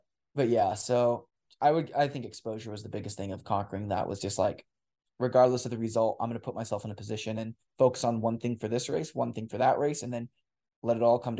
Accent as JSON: {"language": "English", "town": "La Grande", "region": "Oregon", "country": "United States", "tie": "born or raised there", "said": "East. Do you know where LaGrande, Oregon is?"}